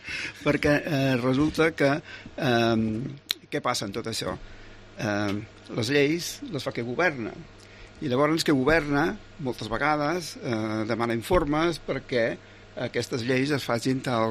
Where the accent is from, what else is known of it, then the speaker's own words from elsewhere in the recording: Barcelona, Catalonia, Spain; born there; now in Menorca, Spain; Això que jo no salo, perquè vaig néixer a Barcelona i segueixo parlant com parlava abans.